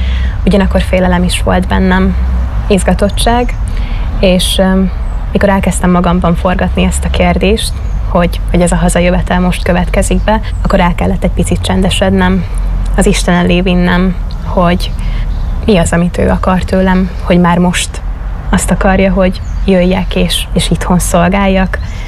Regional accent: Berehove, Zakarpattia Oblast, Ukraine; Beregújfaluból származom, 23 éves vagyok

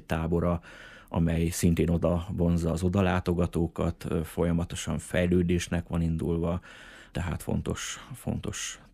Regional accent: Nekézseny, Borsod-Abaúj-Zemplén, Hungary; én egyébként a szomszéd településről, Nekézsenyből származom

